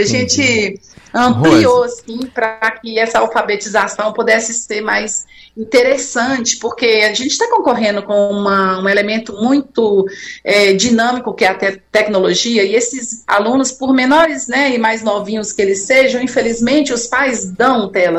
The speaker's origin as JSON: {"language": "Portuguese", "town": "Almenara", "region": "Minas Gerais", "country": "Brazil", "tie": "born there", "lives_now": "Belo Horizonte, Brazil", "said": "Nasci no Vale do Jequitinhonha, na cidade de Almenara, mas eu já tô em Belo Horizonte há 25 anos."}